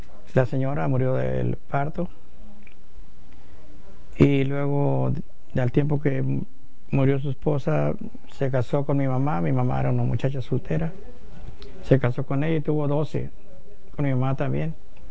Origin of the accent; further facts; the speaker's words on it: Cabrera de Limones, Sinaloa, Mexico; born there; Yo nací en Cabrera de Limones, Sinaloa. Un día 9 de agosto del 1933.